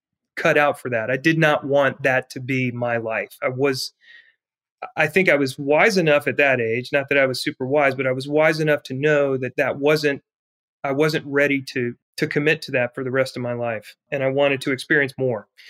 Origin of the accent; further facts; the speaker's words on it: Charlotte, North Carolina, United States; But at Carmel Junior High, where I grew up in Charlotte, in your ninth grade year, you could begin in JROTC.